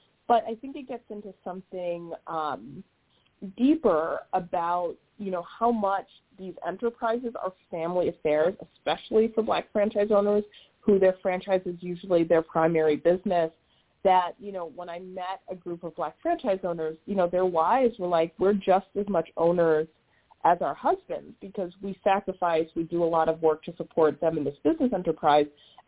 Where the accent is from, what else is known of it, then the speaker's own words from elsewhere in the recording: Chicago, Illinois, United States; like on the bus or the train growing up in Chicago.